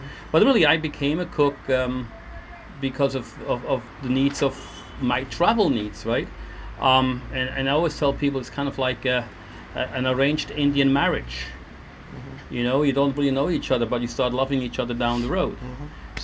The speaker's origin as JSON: {"language": "English", "country": "Switzerland", "said": "I'm from Switzerland and got my education there."}